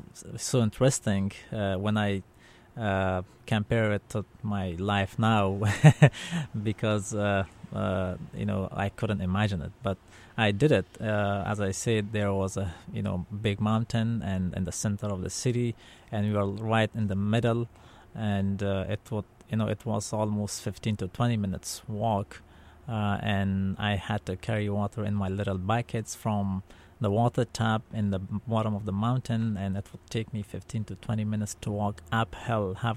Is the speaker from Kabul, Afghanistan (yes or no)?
yes; Kabul, Afghanistan; You know, life back there and back then when I was a child was a little easier compared to now